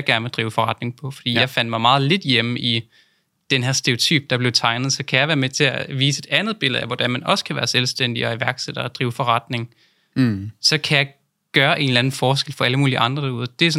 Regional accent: Aalborg, North Denmark Region, Denmark; Jeg er fra Aalborg, så det er ligesom lokalavisen, der kommer ud til hele Nordjylland

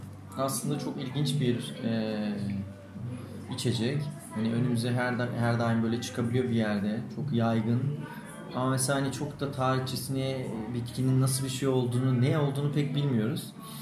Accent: Ankara, Turkey; now in Eskişehir, Turkey; Sonrasında işte buraya geri dönüp Eskişehir'e, aslında Ankaralıyım ama burada okudum. Hani burada kaldım sonrasında.

